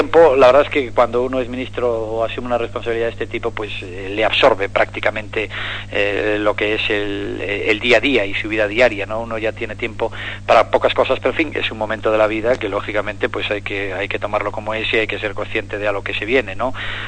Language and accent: Spanish; Galicia, Spain; porque yo soy gallego, porque vivo allí. Bueno, en este momento no vivo allí, ¿no?